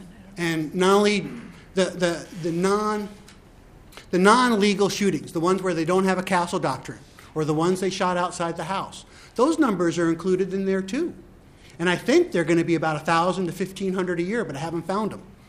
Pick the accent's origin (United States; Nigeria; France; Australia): United States; New York; I grew up in New York State. My pistol permit is not valid for New York City.